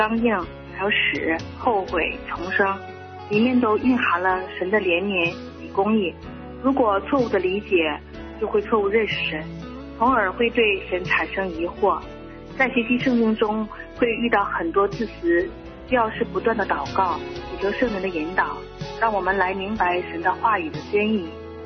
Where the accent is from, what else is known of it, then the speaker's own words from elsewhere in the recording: Heilongjiang, China; 我是黑龙江的